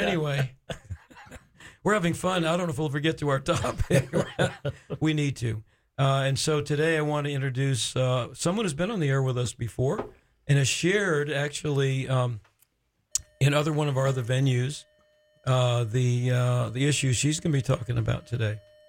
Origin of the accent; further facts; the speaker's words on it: Florida, United States; also born or lived in Maine; I was born in Maine, but I was five when we moved to Florida, so that doesn't happen in Florida.